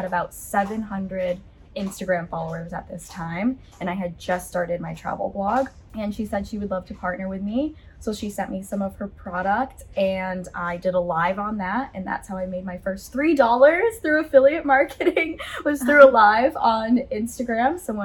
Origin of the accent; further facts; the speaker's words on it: Massachusetts, United States; So I grew up in Massachusetts. So everybody knows Massachusetts from Boston, but I actually grew up on the other side of the state. So closer to upstate New York and Vermont.